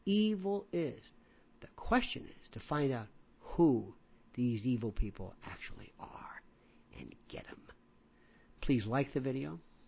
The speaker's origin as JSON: {"language": "English", "region": "Florida", "country": "United States", "tie": "born or raised there", "said": "Which Florida, my native Florida, my home state, I guess, and my family are celebrating, and they should."}